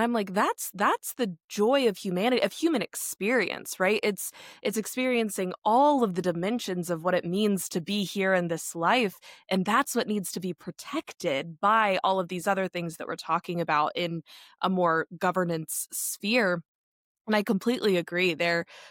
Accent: Texas, United States; Well, and as a Texan, you know, you mentioned James Tallarico earlier, and I don't consider myself a Christian, but was certainly raised.

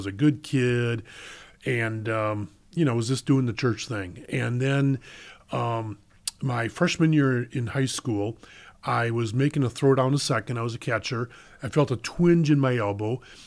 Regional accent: Brookfield, Wisconsin, United States; So I grew up in Brookfield, so I am Milwaukee through and through. Packers, Bucks, Badgers, Brewers, the whole nine yards.

